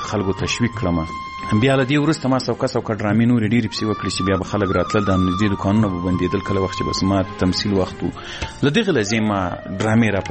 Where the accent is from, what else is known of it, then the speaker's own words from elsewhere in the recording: Ghazni, Afghanistan; ځکه زه له غزنی څخه یو دوه درې کسان وو